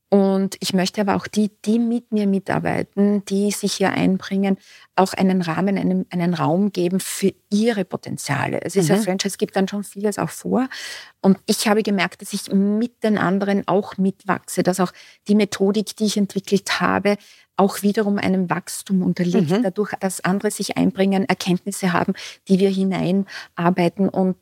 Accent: Styria, Austria; Ich komme aus der Südsteiermark.

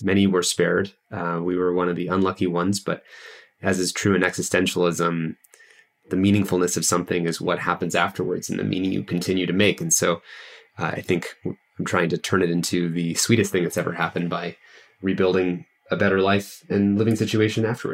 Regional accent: Santa Rosa, California, United States; I actually moved into my family home that I grew up in Santa Rosa, which is in Sonoma County.

